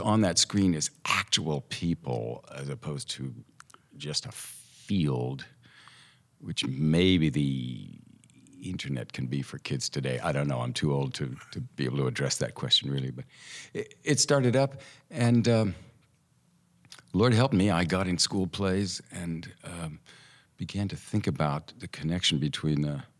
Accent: Tulsa, Oklahoma, United States; also born or lived in Santa Monica, California; I was born in Santa Monica, California, but didn't live there very long in that iteration anyway. We moved to Tulsa, Oklahoma when I was a year and a half.

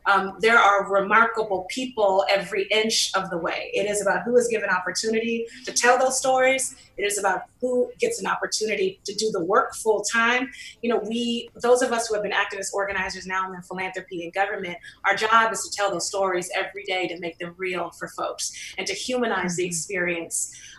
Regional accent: San Francisco, California, United States; But my early years, you know, I grew up in the Western Addition, you know, right by the Panhandle and a beautiful Victorian. I remember Black folks used to actually live in those Victorians. I lived on Fulton between Baker and Lyon.

